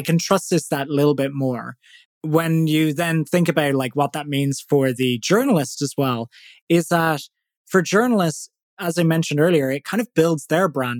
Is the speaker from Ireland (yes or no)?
yes; Ireland; accent: Irish; So probably folks listening can tell by my accent that I'm Irish.